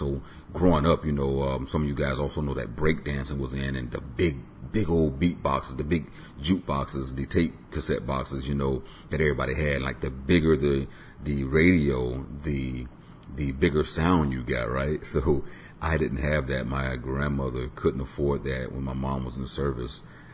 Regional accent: Tampa, Florida, United States; born there; I was born on Davis Island, which is within Tampa, Florida.

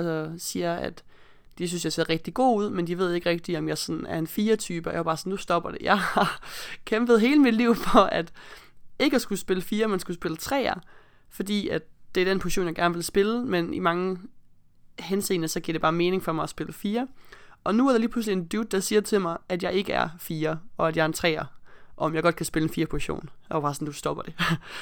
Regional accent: Aarhus, Central Denmark Region, Denmark; jeg er fra Aarhus af og pige

